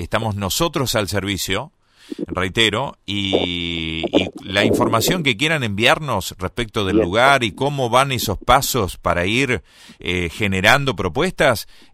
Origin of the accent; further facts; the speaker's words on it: Gualeguaychú, Entre Ríos, Argentina; Yo soy nacido y criado en Gualeguaychú.